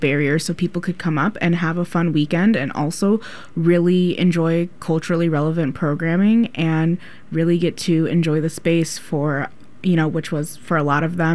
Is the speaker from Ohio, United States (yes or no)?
yes; Cleveland, Ohio, United States; I'm originally from Cleveland, Ohio. I come from the Pueblo of Okeawenge with Jicarilla Apache lineage and Isleta Pueblo lineage as well.